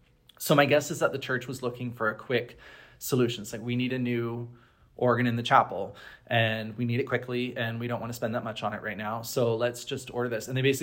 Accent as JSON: {"language": "English", "town": "Bracebridge", "region": "Ontario", "country": "Canada", "tie": "born or raised there", "said": "I grew up in Canada, as probably many of you know, and I grew up in this little town called Bracebridge, and it's about 150 miles north of Toronto. And I grew up attending the local United Church."}